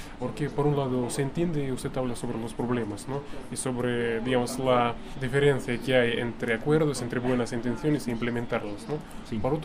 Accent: Russia; como ruso, yo puedo confirmar que parece que hay cada vez más Latinoamérica en muchos sentidos

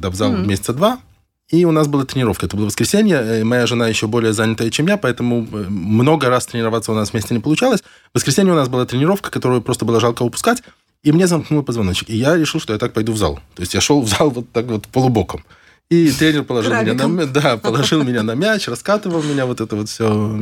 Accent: Mogilev, Mogilev Region, Belarus; Я родился в Советском Союзе. И вот первая качалка в Могилеве у нас в городе открылась в каком-то подвальном помещении в институте.

